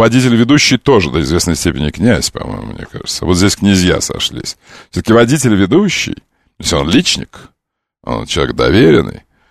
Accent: Crimea, Ukraine; Я крымчанин.

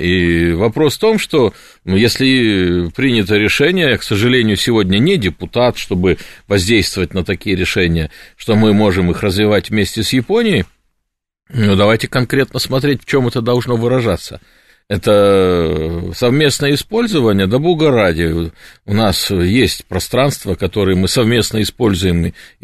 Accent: Siberia, Russia; А я сибиряк. И для меня Москва, Киев, Минск – это города моей родины.

